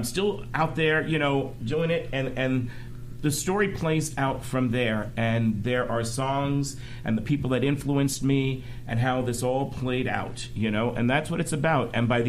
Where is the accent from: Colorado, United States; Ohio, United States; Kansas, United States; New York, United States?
New York, United States; Queens; born there; Originally Queens. I was born in Jamaica Hospital, yes.